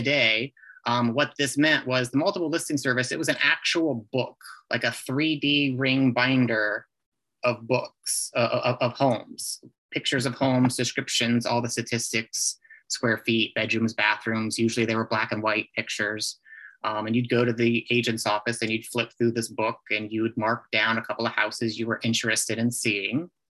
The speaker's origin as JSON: {"language": "English", "town": "Mansfield", "region": "Ohio", "country": "United States", "tie": "born or raised there", "lives_now": "Columbus, United States", "said": "Personally, I do belong to two multiple listing services here in Columbus and in my hometown of Mansfield"}